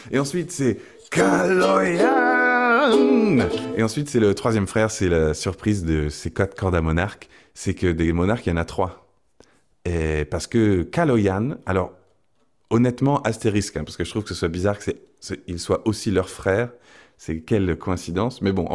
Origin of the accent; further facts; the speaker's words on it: France; accent: French; ils m'ont juste suivi avec mon accent français.